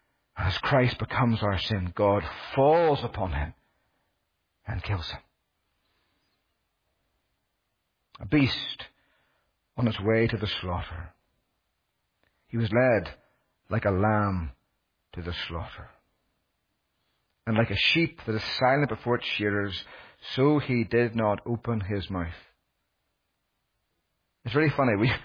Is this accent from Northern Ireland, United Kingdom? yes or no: yes; Northern Ireland, United Kingdom; I grew up in Northern Ireland.